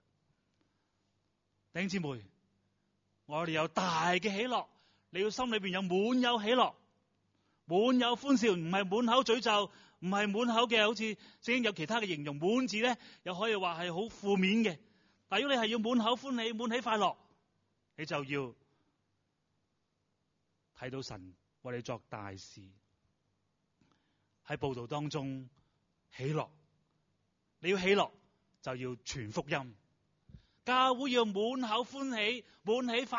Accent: Hong Kong; 今天我们香港人

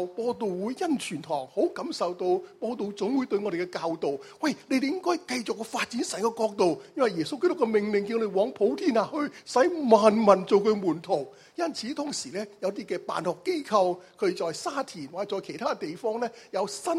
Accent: China; 我哋中國人就話：你可以站立得住啦，30而立

